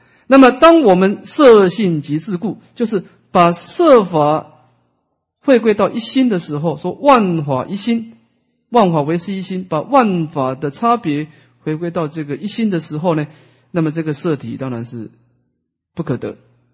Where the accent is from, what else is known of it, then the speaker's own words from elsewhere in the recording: Taiwan; 跟我们台湾人的发音不一样啊